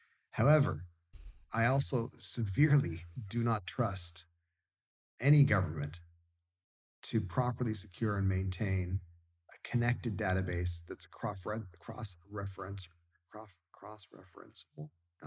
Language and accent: English; United States; I'm an American. And it just sounds very Trumpy to me